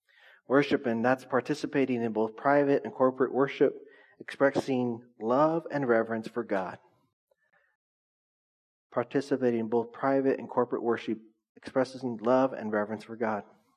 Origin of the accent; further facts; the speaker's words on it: Orange Cove, California, United States; I grew up in Orange Cove, but I'm not a cholo. Like I never was in the streets. I was always at home.